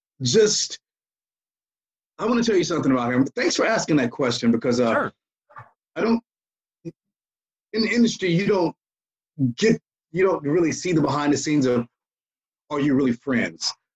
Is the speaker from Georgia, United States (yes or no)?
yes; Atlanta, Georgia, United States; We're all from Atlanta.